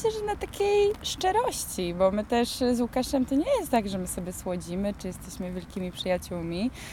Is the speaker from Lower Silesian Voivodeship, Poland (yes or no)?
yes; Wałbrzych, Lower Silesian Voivodeship, Poland; Tak, w moich rodzinnych stronach